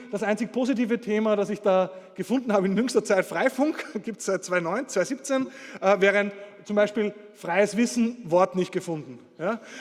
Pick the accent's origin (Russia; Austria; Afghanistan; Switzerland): Austria; now in Berlin, Germany; Als Österreicher